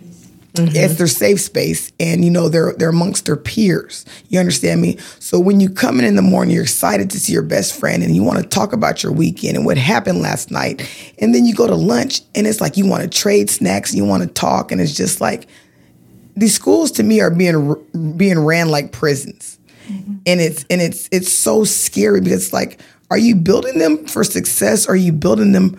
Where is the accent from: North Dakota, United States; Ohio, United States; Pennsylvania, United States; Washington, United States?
Washington, United States; Tacoma; Oh, I reside in Tacoma, Washington, mm-hmm. and I live on the hilltop.